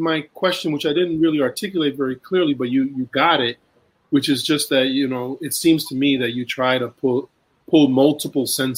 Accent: New York City, New York, United States; I grew up in East Harlem, so for me, absolutely.

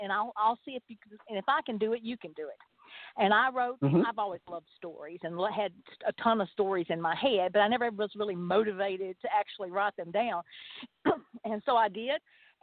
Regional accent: Texas, United States; I am from East Texas, and I have spent a lot of time in Louisiana.

